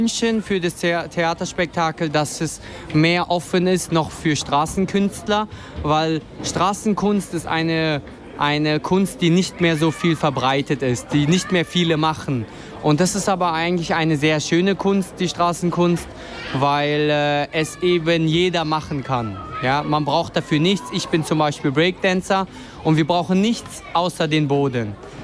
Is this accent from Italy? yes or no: no; Vietnam; now in Germany; Ich komme ursprünglich aus Vietnam, aber ich lebe derzeit in Deutschland.